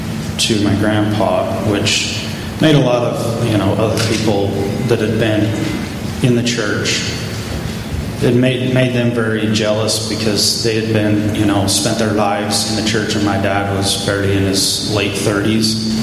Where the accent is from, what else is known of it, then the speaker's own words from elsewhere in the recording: Sandy, Utah, United States; born there; also born or lived in Salt Lake Valley; I was born here in Sandy, or in Salt Lake Valley in Sandy, Utah, up at the mouth of Little Cottonwood Canyon in the old Jeff's house that used to stand up there that's been now taken down.